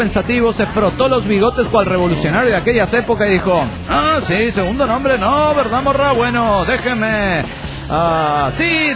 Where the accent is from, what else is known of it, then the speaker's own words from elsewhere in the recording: Culiacán, Sinaloa, Mexico; de Culiacán, Sinaloa, México.